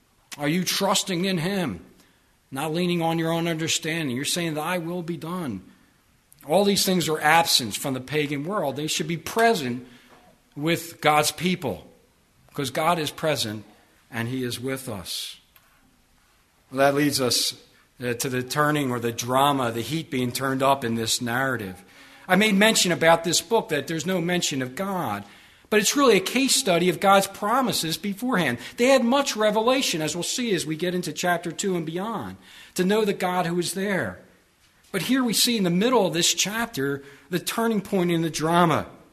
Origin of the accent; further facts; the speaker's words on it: Philadelphia, Pennsylvania, United States; I came from Philadelphia